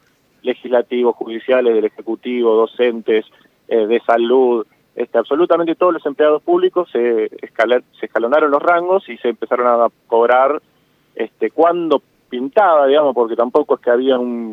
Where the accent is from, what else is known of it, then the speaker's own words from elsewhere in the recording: Chubut, Argentina; los que vivimos en la Patagonia y los que somos de Chubut, que somos una provincia de 500.000 habitantes